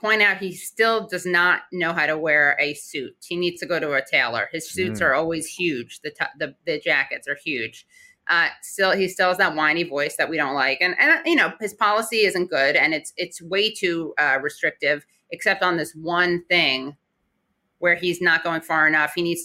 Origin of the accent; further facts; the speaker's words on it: New York City, New York, United States; I am born and raised in New York City.